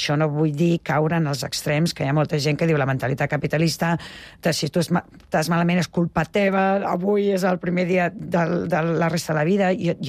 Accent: Tarragona, Catalonia, Spain

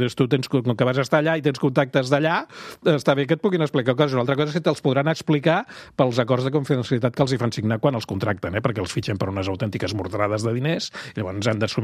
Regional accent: Catalonia, Spain; per nosaltres, com a catalans

